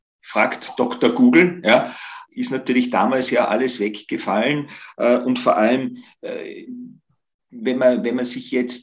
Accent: Austria; als Österreicher

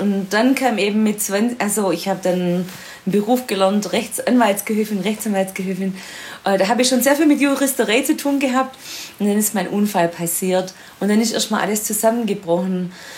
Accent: Baden-Württemberg, Germany; im Sportkreis Ostalb, also meiner alten Heimat im Schwäbischen in der Nähe von Stuttgart.

